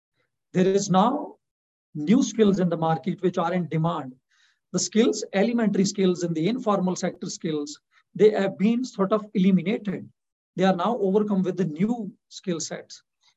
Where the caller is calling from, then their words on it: Pakistan; For example, I am speaking from Pakistan.